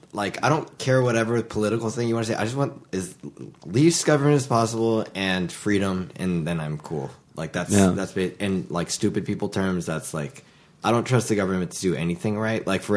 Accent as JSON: {"language": "English", "town": "Oakland", "region": "California", "country": "United States", "said": "And I'm from a nice part of Oakland"}